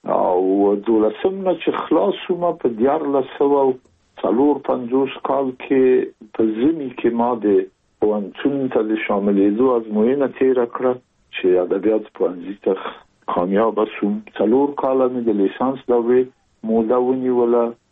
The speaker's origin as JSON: {"language": "Pashto", "region": "Kabul", "country": "Afghanistan", "tie": "born or raised there", "said": "زه زېږېدلی په کابل کې یم. د کابل په چارګي کې ګزرګاه پله ته ورڅېرمه، او کلی د شکلا خان کلا. هلته زه زېږېدلی یم، خو یو درې یا څلور کاله وروسته زما کورنۍ بیا د مراد خان ته کډه شوې ده، چې هلته د پدري کلا ده."}